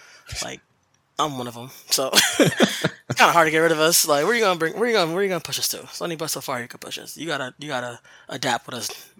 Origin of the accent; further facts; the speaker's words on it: Bridgeport, Connecticut, United States; now in Waterbury, United States; I'm from Bridgeport. I currently live in Waterbury. It's just as dusty as Bridgeport.